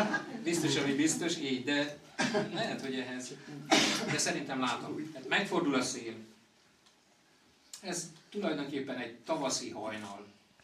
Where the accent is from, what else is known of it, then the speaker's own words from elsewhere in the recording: Dunapataj, Bács-Kiskun, Hungary; now in Paks, Hungary; én Dunapatajról származom, most Pakson élek, már ott is otthon vagyok, meg itt is itthon vagyok